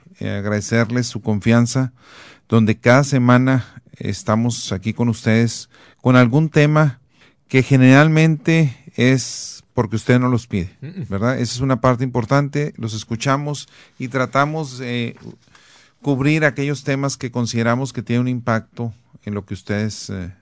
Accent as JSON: {"language": "Spanish", "region": "Chihuahua", "country": "Mexico", "said": "soy de Chihuahua"}